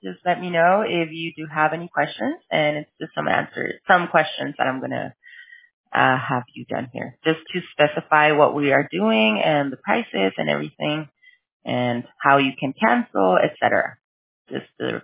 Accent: Tijuana, Baja California, Mexico; I was actually born in Tijuana. Well, I grew up in Tijuana.

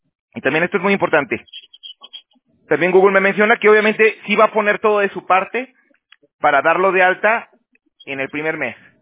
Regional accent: Aguascalientes, Mexico; also born or lived in Toronto; now in California, United States; yo soy también de México, yo soy de Aguascalientes. Yo me fui en el 2012, pero me fui a Canadá. Estuve en Toronto allá trabajando en el roofing. Y ya ahorita, bueno, tengo 6 años que me bajé para acá, para California.

